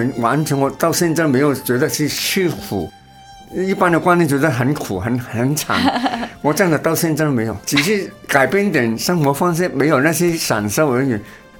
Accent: Hong Kong; 我也很难吃，按我们香港人的口味，我们还要吃

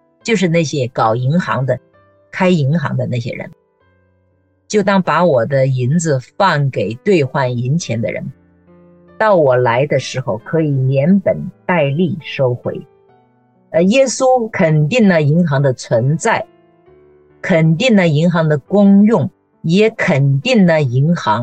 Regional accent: China; 我小的时候在中国

